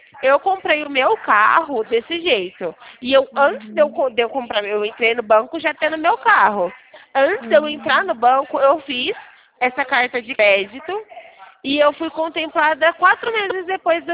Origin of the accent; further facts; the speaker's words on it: Sumaré, São Paulo, Brazil; Eu sou, na verdade, aqui de Sumaré, interior de São Paulo.